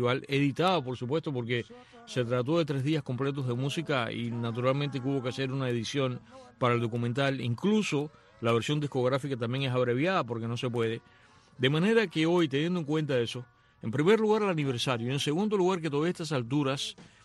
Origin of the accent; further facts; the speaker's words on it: Cuba; moved away; desde que me fui de Cuba